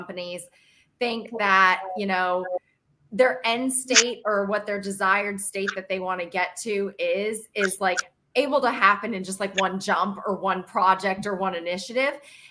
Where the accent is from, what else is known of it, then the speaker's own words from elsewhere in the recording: North Carolina, United States; And I'm also from Western North Carolina, which has the area code of 828.